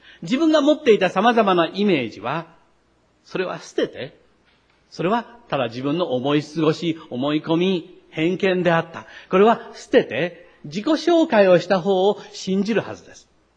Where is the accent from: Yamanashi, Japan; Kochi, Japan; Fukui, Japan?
Kochi, Japan; born there; 私は1943年の8月5日に生まれました。高知で生まれました。